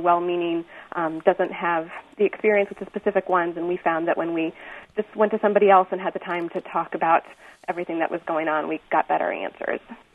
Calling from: Savoy, Illinois, United States; I was actually calling from Savoy.

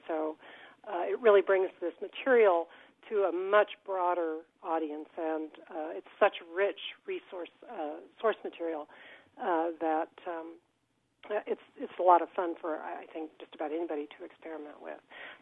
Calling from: Urbana, Illinois, United States; I'm calling locally from the University of Illinois Library

